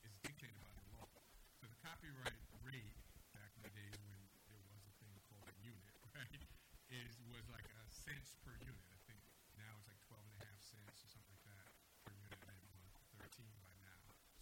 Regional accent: Bronx, New York, United States; I grew up in the Bronx, South Bronx, Soundview.

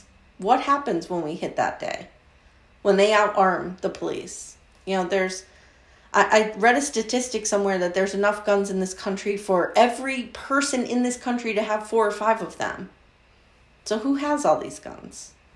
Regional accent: Pennsylvania, United States; I grew up in Pennsylvania. I live in Pennsylvania.

